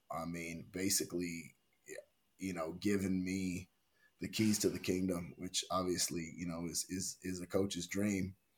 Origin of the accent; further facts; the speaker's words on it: California, United States; also born or lived in Texas; I'm from California, initially. And, yes, I have been in Texas. I coached at Texas Tech and I coached at Texas State